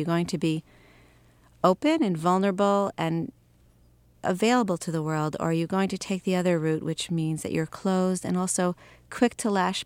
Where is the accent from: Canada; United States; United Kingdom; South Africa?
United States; I come from the United States and I don't know all the facts of this case